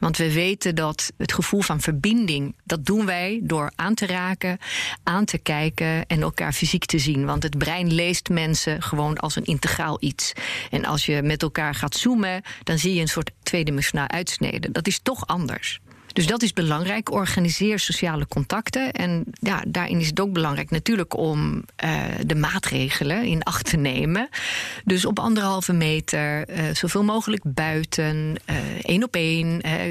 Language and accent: Dutch; Sweden; now in Netherlands; Ik ben opgegroeid in Zweden. En daar is het wat meer op vanuit het collectief gedacht, zeg maar.